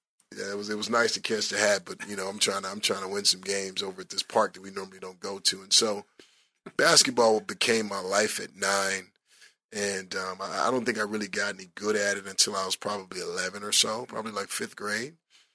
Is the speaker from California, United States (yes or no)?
yes; Inglewood, California, United States; And so for me, growing up in Inglewood, playing ball, started playing basketball at 9.